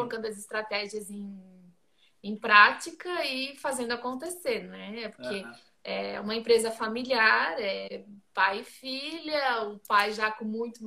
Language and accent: Portuguese; Brusque, Santa Catarina, Brazil; now in Itapema, Brazil; eu sou brusquense, sou natural de Brusque.